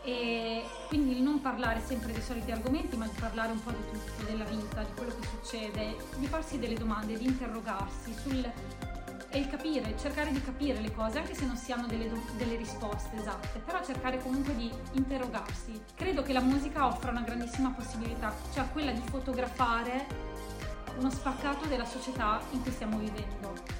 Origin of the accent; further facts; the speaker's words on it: Modena, Emilia-Romagna, Italy; sono una cantautrice e vengo da Modena